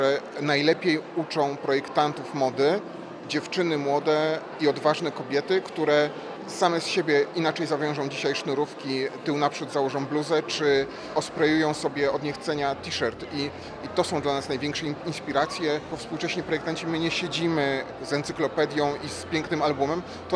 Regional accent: Szczecin, West Pomeranian Voivodeship, Poland; also born or lived in Berlin / Stockholm; Ja nigdy się nie wstydziłem, że jestem ze Szczecina, czy mieszkałem w Berlinie, czy w Sztokholmie

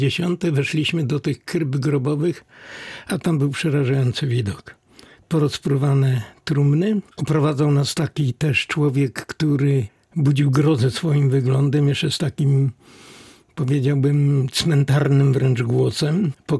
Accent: Greater Poland Voivodeship, Poland; born there; bo niedaleko miejsca, w którym się urodziłem, był zamek w Antoninie.

